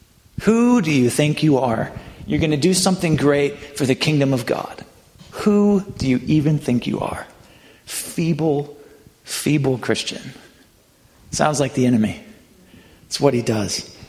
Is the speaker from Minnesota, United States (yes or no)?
no; Missoula, Montana, United States; Now, I came from Missoula, Montana. We had foxes around.